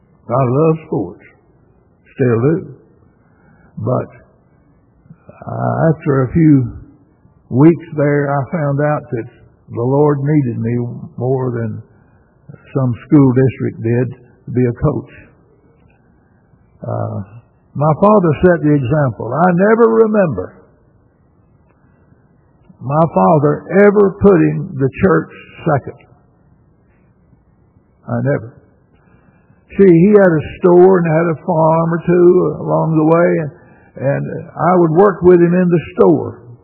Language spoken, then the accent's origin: English; Arkansas, United States; now in Texas, United States; And I grew up in North Arkansas, and there were congregations almost on every crossroads.